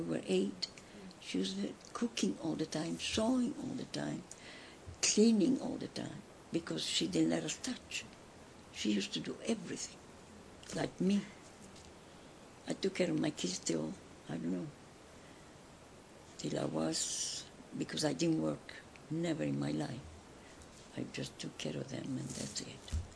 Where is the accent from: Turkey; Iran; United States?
Turkey; moved away; When I came from Turkey, the only thing is if you get married, take care of your husband and your kids and your house.